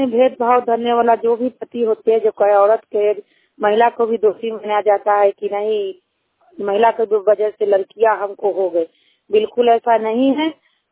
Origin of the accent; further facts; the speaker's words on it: Bihar, India; गुरमिया के रहने वाली हूँ, वैशाली जिला से।